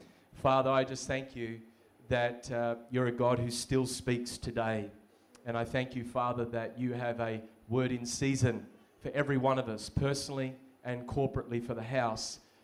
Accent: Melbourne, Victoria, Australia; I'm from Melbourne. Don't hold that against me.

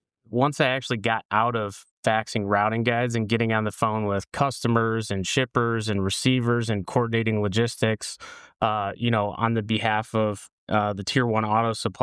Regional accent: Detroit, Michigan, United States; Yeah, so originally from Michigan, Detroit area, so just outside of there. Went to Michigan State University for supply chain management.

